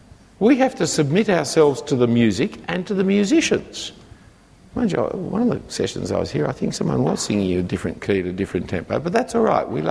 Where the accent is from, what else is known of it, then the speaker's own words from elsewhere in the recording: Australia; Because we are Australian wealthy individualists, more and more people are failing to understand the importance of churching together.